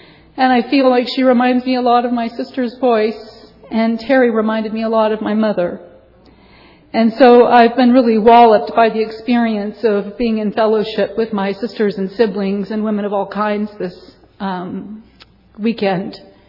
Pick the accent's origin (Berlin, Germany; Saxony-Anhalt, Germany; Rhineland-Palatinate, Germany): Berlin, Germany; It's morning. I'm from Berlin. It's night there. I came here from Berlin to be with you.